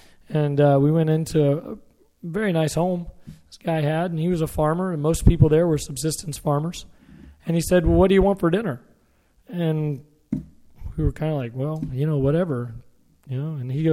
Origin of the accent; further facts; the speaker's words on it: Maryville, Tennessee, United States; Originally, I'm from East Tennessee, a little town called Maryville. I'm a Tennessee grad.